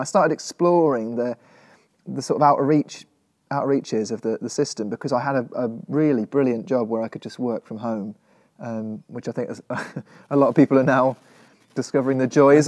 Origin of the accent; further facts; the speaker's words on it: South West England, United Kingdom; accent: West Country; also born or lived in Somerset; Dorset originally, yeah. North Dorset.